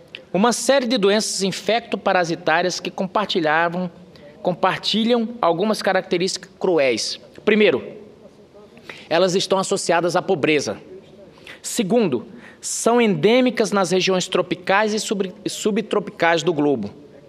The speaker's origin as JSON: {"language": "Portuguese", "town": "Rondonópolis", "region": "Mato Grosso", "country": "Brazil", "tie": "born or raised there", "said": "como brasileiro, claro, mas me incomoda também como mato-grossense. Pois meu estado, Mato Grosso, é o recordista em prevalência da doença. E Rondonópolis, cidade onde me criei"}